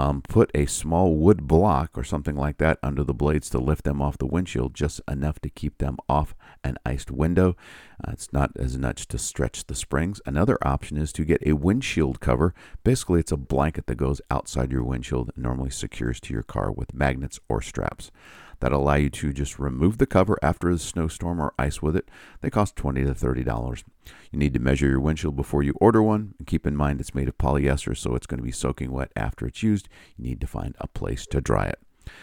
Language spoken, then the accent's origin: English; Indiana, United States; And certainly I remember growing up in the Midwest in Indiana, people did that.